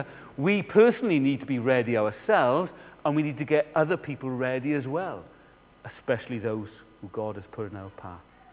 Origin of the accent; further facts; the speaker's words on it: United Kingdom; We're British. We know how to start a conversation.